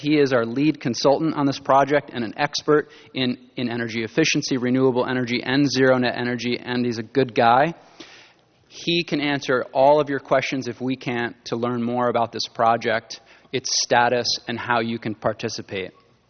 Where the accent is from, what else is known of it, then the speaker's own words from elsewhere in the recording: Vermont, United States; now in California, United States; and I'm from Vermont. I was told to say in California, the one. You guys put the in front of things out here.